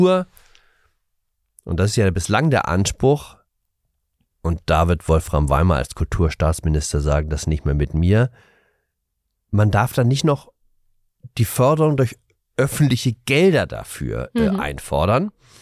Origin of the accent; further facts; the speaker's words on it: Hamburg, Germany; ich komme aus Hamburg, muss man sagen. Das ist natürlich wirklich eine freundliche Stadt. Also bisschen kühl, ein bisschen windig vielleicht